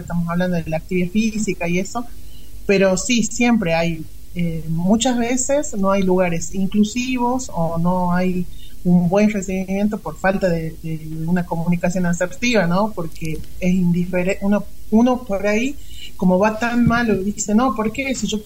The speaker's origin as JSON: {"language": "Spanish", "region": "La Rioja", "country": "Argentina", "said": "yo soy de La Rioja y yo lo hacía presencial"}